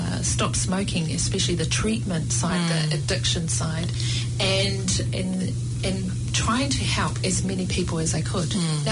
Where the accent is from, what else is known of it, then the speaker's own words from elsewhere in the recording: Hokianga, Northland, New Zealand; So I come from the Hokianga, far north